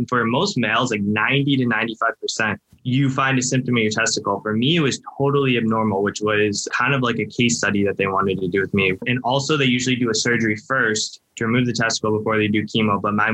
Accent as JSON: {"language": "English", "town": "Cleveland", "region": "Ohio", "country": "United States", "said": "So I'm 29 years old now. I'm from Cleveland, Ohio."}